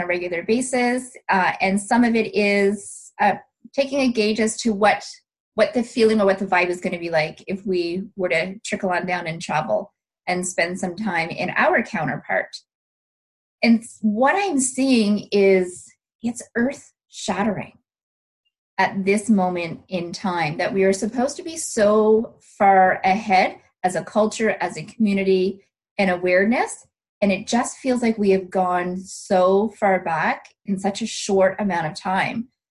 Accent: Amherst View, Ontario, Canada; So I'm hailing from Ontario, Canada, specifically Amherst View, which is a little small suburb in Ontario.

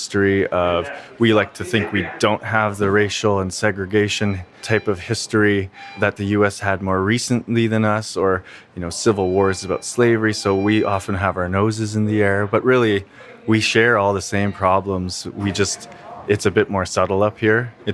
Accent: Canada; So, you know, as a Canadian, when we come from this type of rhetoric and this type of climate

